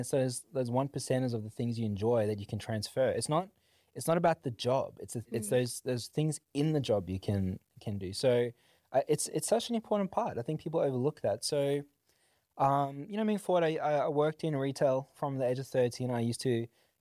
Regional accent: South Africa; growing up in South Africa, to a family that wasn't rich at all, like a single mom, lived with my grandparents pretty much my entire, you know, childhood life.

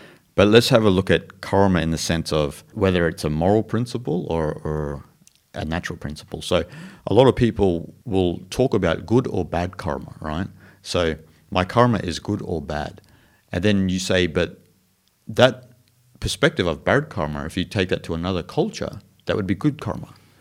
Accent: Australia; I remember growing up in Australia

